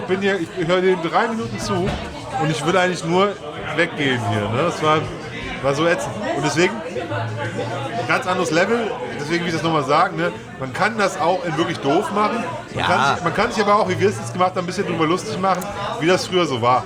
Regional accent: Dinklage, Lower Saxony, Germany; also born or lived in Osnabrück; ich bin gebürtiger Osnabrücker, aber wir haben so in Dinklage, Lunde Dinklage

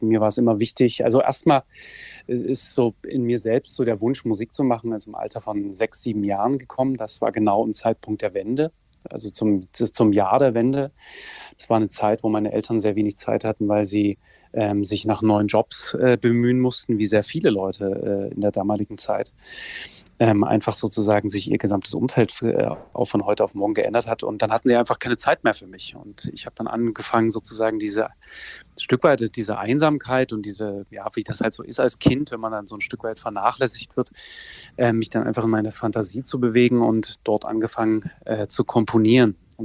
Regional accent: Saxony, Germany; Da geht es um eine musikalische Spurensuche in meinem Heimatland Sachsen

